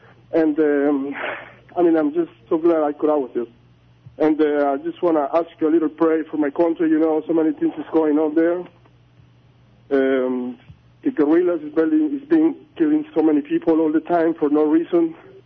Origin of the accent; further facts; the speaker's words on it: Colombia; English is a second language; now in United States; I'm from Colombia, South America.